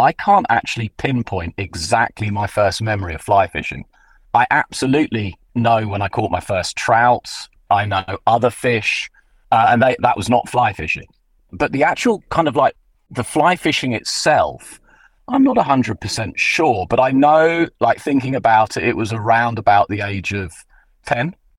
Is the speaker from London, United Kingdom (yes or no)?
no; Cambridge, East of England, United Kingdom; now in United States; So I grew up in Cambridge. I actually grew up in the town till I was about nine.